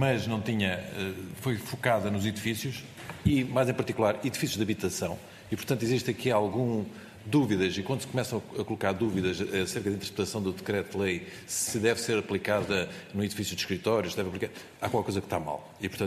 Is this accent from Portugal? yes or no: yes; Faro, Algarve, Portugal; eu não sou de Lisboa, sou de Faro, um bocado mais ao sul.